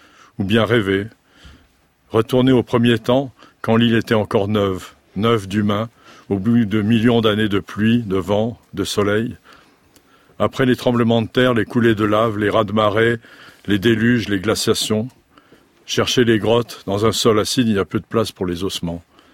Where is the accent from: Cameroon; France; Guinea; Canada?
France; also born or lived in Mexico / United States; je suis né mauricien à Nice, donc j'étais considéré un peu comme un corps étranger à Nice. Ensuite, j'ai grandi en France, mais quand il a fallu trouver du travail, j'ai dû m'expatrier